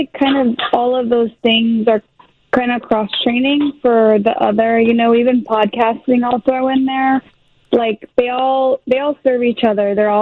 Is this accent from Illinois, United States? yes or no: yes; Skokie, Illinois, United States; Yeah, I'm actually from Skokie. And whenever I say I'm from Chicago, people get angry. And then when I say I'm from Illinois, people also get angry.